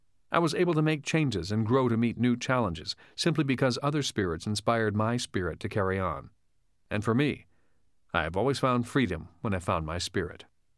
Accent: Hawaii, United States; One night recently, I was at Wayne's house in Hawaii discussing the changes we went through from growing up in Hawaii, going to college, and then going to war.

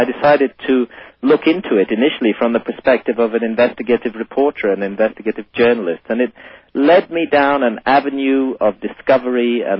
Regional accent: Edinburgh, Scotland, United Kingdom; born there; also born or lived in India; I was born in 1950 in Edinburgh in Scotland, so I'm 45 years old now.

